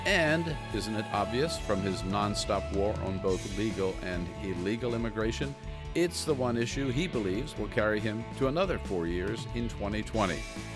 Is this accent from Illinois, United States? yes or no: no; California, United States; So, I'm from California.